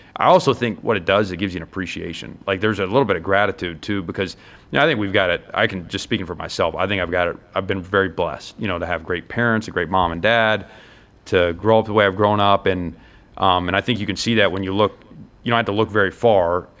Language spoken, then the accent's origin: English; Georgia, United States; he was really entertaining to watch there and growing up in Georgia.